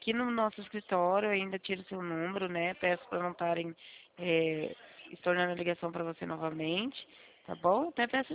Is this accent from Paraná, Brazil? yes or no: yes; Paraná, Brazil; Eu sou do Paraná.